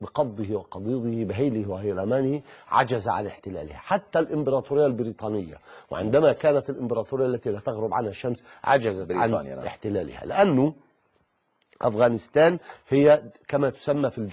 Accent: Egypt; بل إنه عندنا في مصر

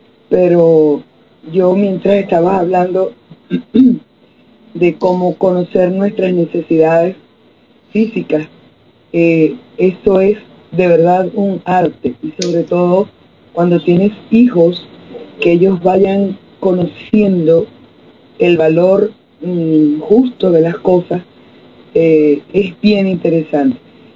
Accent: Cabimas, Zulia, Venezuela; Y sí, soy de Cabima, estado Zulia, Venezuela.

